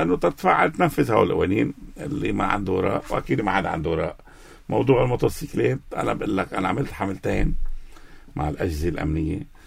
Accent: Ghazir, Keserwan-Jbeil, Lebanon; أنا من غزير

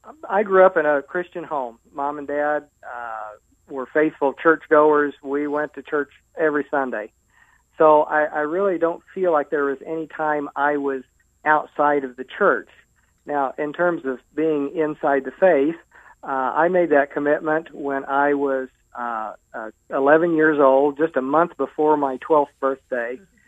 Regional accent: Bloomfield, Indiana, United States; now in Terre Haute, United States; I grew up in a small town of 2,500 people called Bloomfield, Indiana. It's just about an hour's drive from where I sit in my home now in Terre Haute, Indiana.

